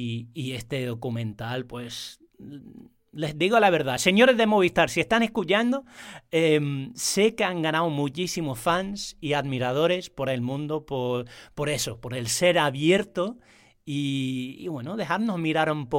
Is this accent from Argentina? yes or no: no; England, United Kingdom; Spanish is a second language; moved away as an adult; now in Spain; llevo 20 años como español adoptivo, pero hablando con compatriotas en Inglaterra o gente de por el mundo